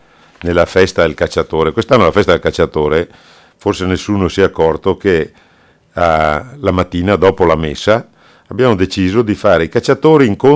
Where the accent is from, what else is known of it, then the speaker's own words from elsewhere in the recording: Veneto, Italy; noi siamo dell'Agordino, siamo della popolazione